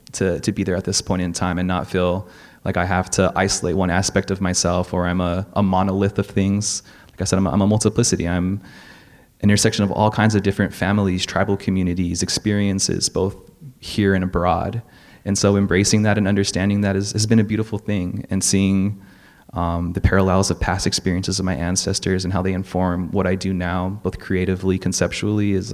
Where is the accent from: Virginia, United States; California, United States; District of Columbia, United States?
California, United States; Gardena; I grew up in a working class community. I'm from the South Bay. I grew up in Gardena from, yeah, working class family.